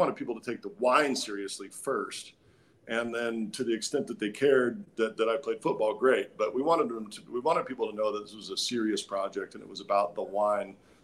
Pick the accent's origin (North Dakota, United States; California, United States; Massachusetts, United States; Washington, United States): Washington, United States; Walla Walla; I grew up in Walla Walla, got to go play football for a long time, and then doubled back and came back home.